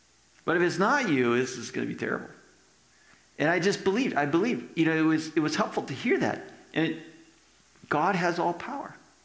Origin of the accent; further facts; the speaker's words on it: United States; now in Canada; when we did actually move here to Canada, it was May of 2004. And when we, I had applied, because I'm an American citizen, I had applied for permanent resident status